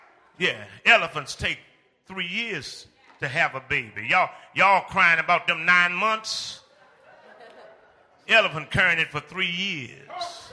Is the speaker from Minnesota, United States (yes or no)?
no; Danville, Virginia, United States; But the old preacher in my hometown, Danville, Virginia, used to say